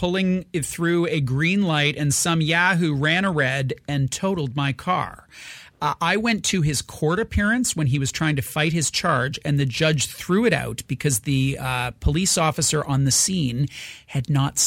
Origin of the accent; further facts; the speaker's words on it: Canada; We're Canadian. We apologize for, you know, when they bump into us walking down the street.